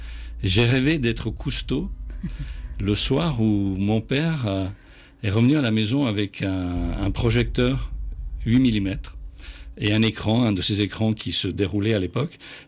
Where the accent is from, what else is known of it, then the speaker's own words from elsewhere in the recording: Catania, Sicily, Italy; born there; Je suis né à Catania, en Italie, d'un père grec et d'une maman de Florence.